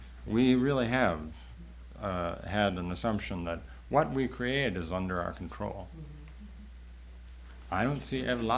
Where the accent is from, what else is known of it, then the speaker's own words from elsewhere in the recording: Manhattan, New York, United States; I'm a New Yorker, you understand, Upper West Side of Manhattan